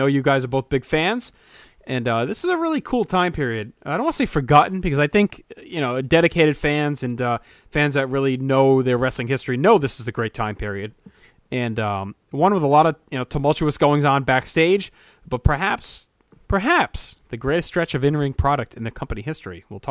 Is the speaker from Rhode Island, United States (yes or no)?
yes; Rhode Island, United States; accent: Rhode Island; my Rhode Island accent kicking